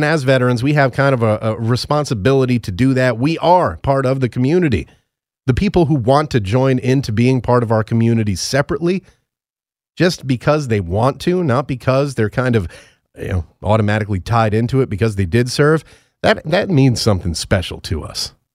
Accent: New York City, New York, United States; particularly growing up in the New York City area

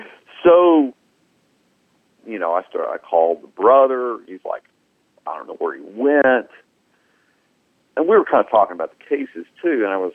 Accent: Eunice, Louisiana, United States; He's from my hometown, Eunice, Louisiana.

